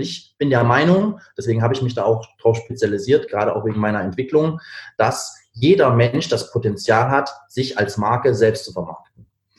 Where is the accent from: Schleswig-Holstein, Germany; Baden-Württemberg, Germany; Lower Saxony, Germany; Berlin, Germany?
Berlin, Germany; Ich komme, also ich habe meinen Sitz in Berlin, ich komme eigentlich aus Berlin. Jetzt gerade aktuell bin ich hier im schönen Wien